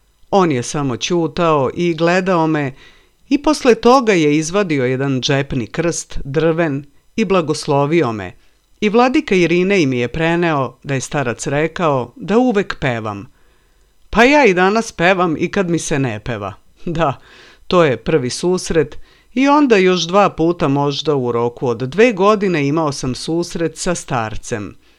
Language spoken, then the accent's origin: Serbian; Peć, Peja District, Kosovo; rekao sam mu da sam rodom iz Metohije, iz Pećkog kraja.